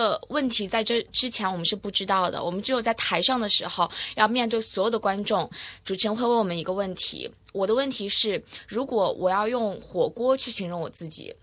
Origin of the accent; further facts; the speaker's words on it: North China, China; 我是来自北方的嘛，所以我的性格非常的直率。